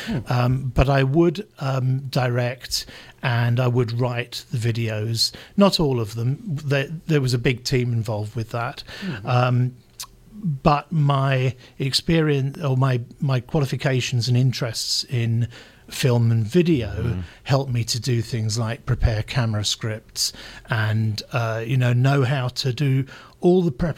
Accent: London, United Kingdom; yes, I'm from London, but I wasn't from the middle of London where everything happens. Mm-hmm. I was, you know, I was born and brought up in the suburbs. I lived in a different suburb.

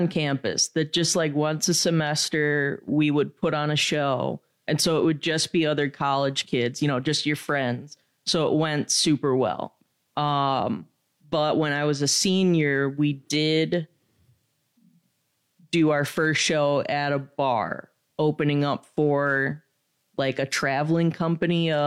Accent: West Allis, Wisconsin, United States; yeah, because I'm from West Allis, so it's like I just went to college in Kenosha and then just moved back when that was done.

